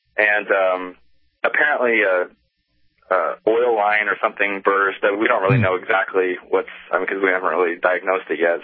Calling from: Brattleboro, Vermont, United States; Right now we're at a hotel room in Brattleboro.

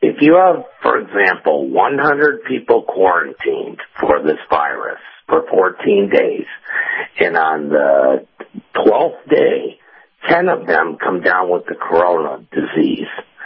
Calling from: Tampa, Florida, United States

